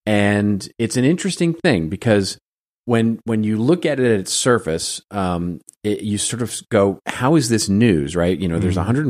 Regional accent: Texas, United States; which is something I used to have all the time when I was growing up in Texas, but don't have a lot here.

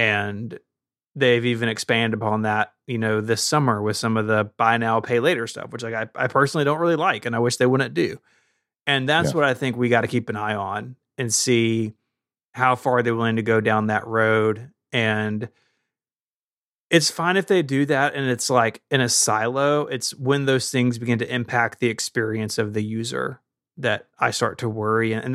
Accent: the South, United States; I'm not from a small town, but I'm from the South. Like, a lot of that is cultural here

